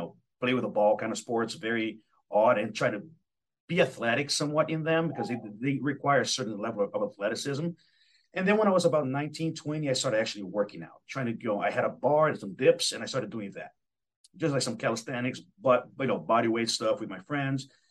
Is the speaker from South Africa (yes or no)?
no; Brazil; now in United States; So I grew up very athletic. You know, I'm originally from Brazil